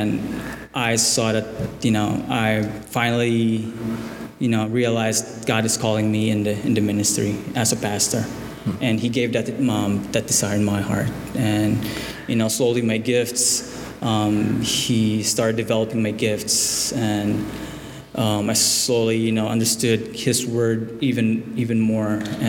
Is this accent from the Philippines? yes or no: yes; Philippines; So I'm from the Philippines, and I was born there.